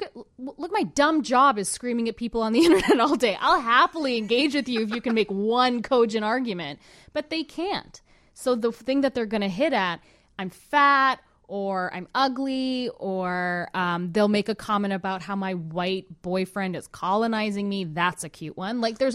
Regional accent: Canada; it's a brown lady and I'm Canadian

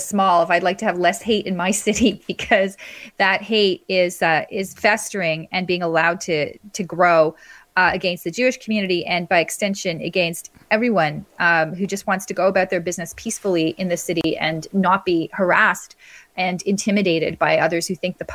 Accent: Montreal, Quebec, Canada; now in Toronto, Canada; I'm from Montreal, where snow is, they know how to handle snow, and snow is like a big fact of life. So when I moved to Toronto

